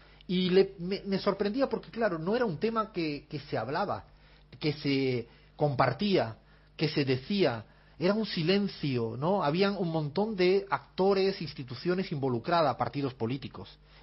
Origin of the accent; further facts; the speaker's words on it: South, Spain; en mi pueblo de 60.000 habitantes en el sur de España, en el hospital donde yo nací, en el mismo hospital donde yo nací